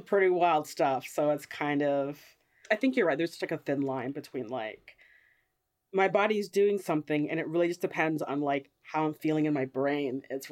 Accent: United States; It makes sense to me as an American, because a lot of crap like that is so puritanical

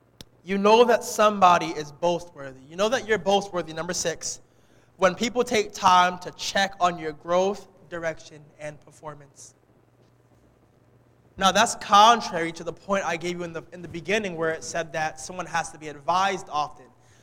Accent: New York, United States; This street New York kid. I'm a Jamaican from New York.

